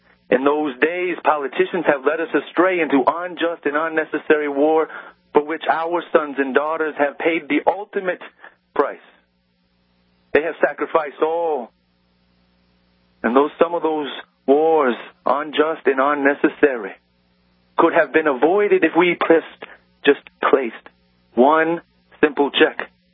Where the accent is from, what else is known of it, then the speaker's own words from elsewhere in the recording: Kalamazoo, Michigan, United States; Well, I'm from Kalamazoo, and you might just say that I'm one of those crazy guys.